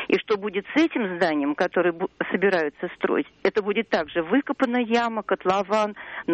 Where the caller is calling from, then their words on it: Saint Petersburg, Russia; Я из Петербурга звоню.